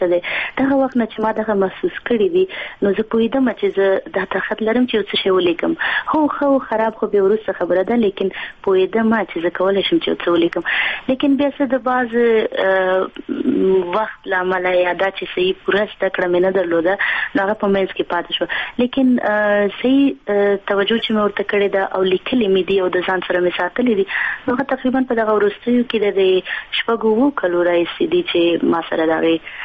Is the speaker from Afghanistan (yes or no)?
yes; Afghanistan; now in Norway; مرګونی حالت په افغانستان کې و هغې کې زما ډېر هغه ابتدایي ورکوټوالی و